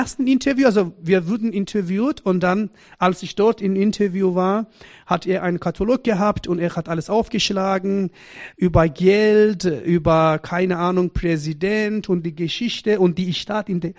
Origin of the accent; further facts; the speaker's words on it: Iran; also born or lived in Afghanistan; ich komme aus Afghanistan, ich bin aber im Iran aufgewachsen.